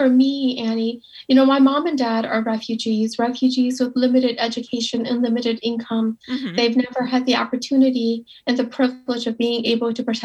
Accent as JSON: {"language": "English", "country": "United States", "lives_now": "Twin Cities, United States", "said": "I'm Hmong American."}